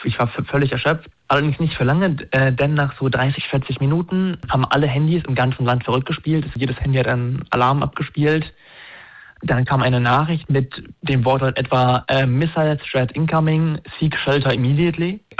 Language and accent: German; Germany; Ich habe mich dann Freunde gesagt, dass ich mich auf diese Vorsorgeliste Elefant eintragen soll für deutsche Bürger im Ausland.